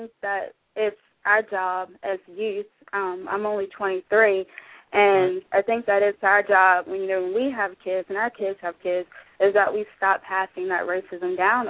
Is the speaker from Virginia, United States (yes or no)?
yes; Virginia, United States; I'm from Virginia